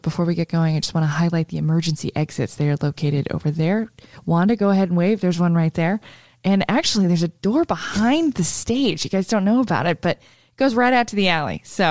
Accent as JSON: {"language": "English", "town": "Huntington Beach", "region": "California", "country": "United States", "tie": "born or raised there", "said": "Man, I grew up in Huntington Beach, and there were always dad bands"}